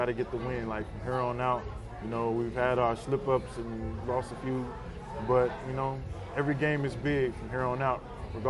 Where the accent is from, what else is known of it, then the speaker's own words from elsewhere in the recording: United States; as a American, I understand the importance of this game